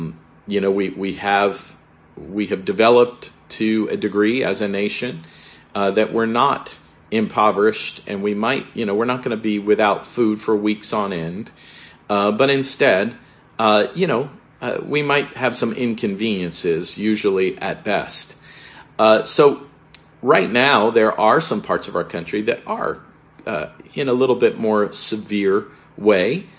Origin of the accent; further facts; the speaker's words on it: Florida, United States; growing up in South Florida, living through several hurricanes and tropical storms